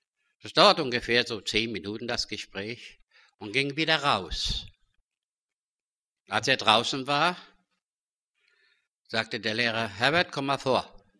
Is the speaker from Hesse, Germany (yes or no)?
yes; Frankfurt, Hesse, Germany; born or raised there; also born or lived in Dortmund